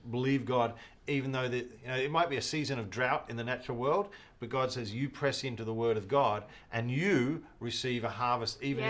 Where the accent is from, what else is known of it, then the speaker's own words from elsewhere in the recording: Mildura, Victoria, Australia; I grew up in Mildura, that's part of my who I am. Mildura, for those maybe watching from overseas or even in Australia who don't know where Mildura is, it's up very north, northwest of Victoria, and it's getting into some very dry, barren